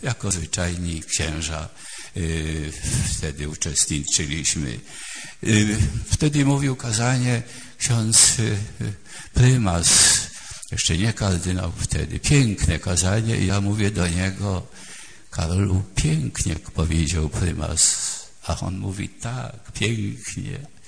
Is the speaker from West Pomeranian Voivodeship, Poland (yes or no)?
no; Warsaw, Masovian Voivodeship, Poland; ja z Warszawy, a on tam prawie w Krakowie